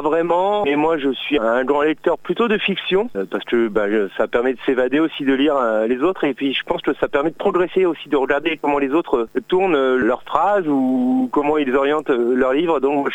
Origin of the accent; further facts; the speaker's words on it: Normandy, France; moved away as an adult; j'ai 54 ans, je suis normand d'origine, je suis arrivé en Sarthe en 1990, donc ça fait un petit bout de temps que je fréquente ce beau territoire